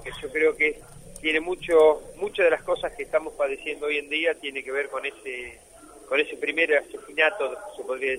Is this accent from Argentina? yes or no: yes; Ayacucho, Buenos Aires Province, Argentina; Bueno, somos de Ayacucho